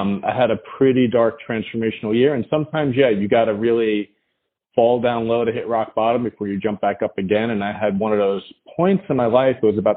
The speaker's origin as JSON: {"language": "English", "town": "Queens", "region": "New York", "country": "United States", "tie": "born or raised there", "said": "So I grew up in Queens, New York, pretty much on the streets, involved with graffiti and gangs and all that stuff."}